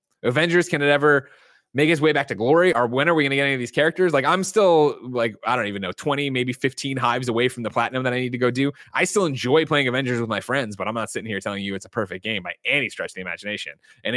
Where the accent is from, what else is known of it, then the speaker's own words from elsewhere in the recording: Quebec, Canada; accent: Quebecois; being happy with my Quebecois accent